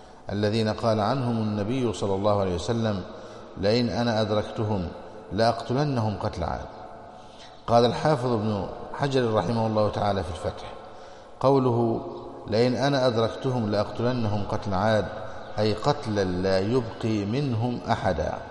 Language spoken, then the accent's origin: Arabic; Egypt